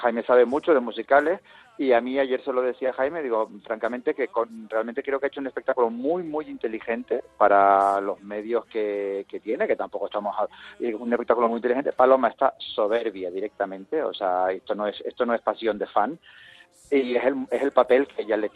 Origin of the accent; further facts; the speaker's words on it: Canary Islands, Spain; Ahora ya me he venido a La Palma, que es mi tierra, y aquí estoy disfrutando del buen tiempo, sentadito en una terraza